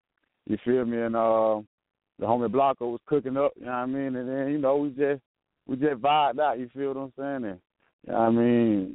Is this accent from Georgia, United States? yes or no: yes; Albany, Georgia, United States; you know what I mean? I'm from Albany, Georgia, you know what I mean? I'm 24 years old, you know what I mean?